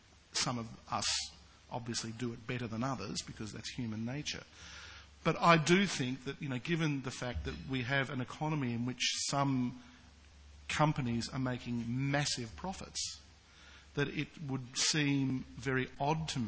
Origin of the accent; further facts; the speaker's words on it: Australia; As an Australian artist myself, I'm always going to be very sympathetic towards Australian content